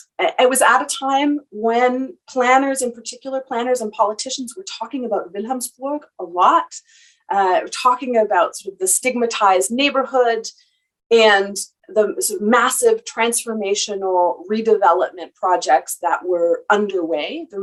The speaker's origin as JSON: {"language": "English", "town": "Toronto", "region": "Ontario", "country": "Canada", "said": "I'm from Toronto, and I have done my PhD research in Hamburg and Wilhelmsburg"}